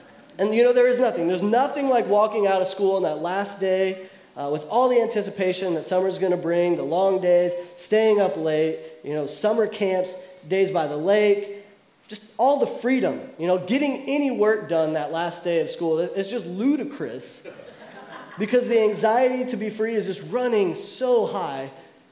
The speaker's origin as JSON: {"language": "English", "region": "Kentucky", "country": "United States", "said": "I'm from Kentucky, and I didn't really grow up liking basketball, but if you live in Kentucky, you kind of have to."}